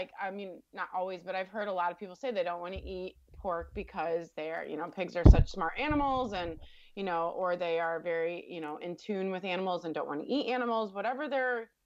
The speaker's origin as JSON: {"language": "English", "region": "Colorado", "country": "United States", "tie": "born or raised there", "said": "I grew up in Colorado. So Western Slope of Colorado, they hunted, everyone hunted."}